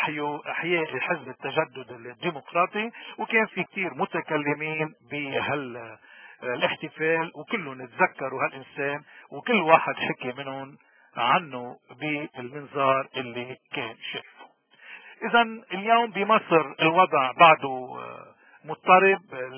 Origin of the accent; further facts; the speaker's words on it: Lebanon; لأنه نحن شعب لبناني